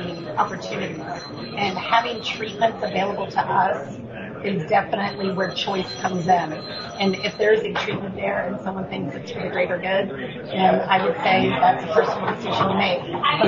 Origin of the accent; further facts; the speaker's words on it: United States; As a woman, as an American, and as a Central Florida resident